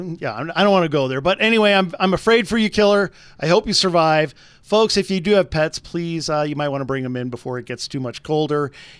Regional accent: Wisconsin, United States; Well, yeah, and this is what I grew up with in Wisconsin.

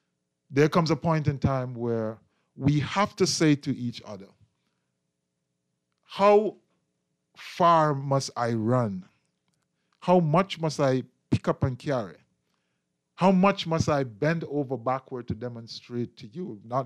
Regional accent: Jamaica; now in Bahamas; Do not call me and remind me that I'm from Jamaica. I know that. I know from whence I come. Do not call me and tell me to go back home, because this is my home.

